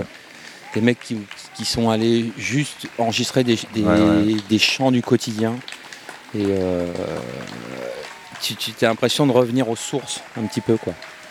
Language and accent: French; Nevers, Bourgogne-Franche-Comté, France; moi je suis originaire de Nevers, dans la Nièvre.